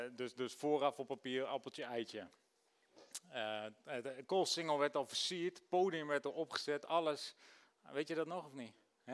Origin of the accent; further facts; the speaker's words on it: Rotterdam, South Holland, Netherlands; born there; maar ik ben wel geboren in Rotterdam trouwens